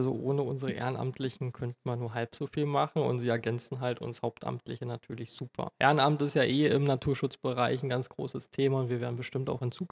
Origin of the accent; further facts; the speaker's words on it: Brandenburg, Germany; Also ich bin selber ein Brandenburger Urgestein, bin im kleinen Dorf nördlich von Oranienburg aufgewachsen, irgendwann nach Oranienburg gezogen und dann zum Studium damals nach Potsdam.